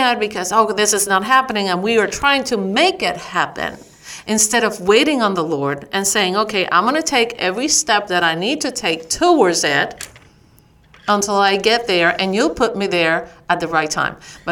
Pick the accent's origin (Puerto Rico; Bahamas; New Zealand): Puerto Rico; I'm from Puerto Rico, I have a strong accent, so a lot of people treated me like I was dumb.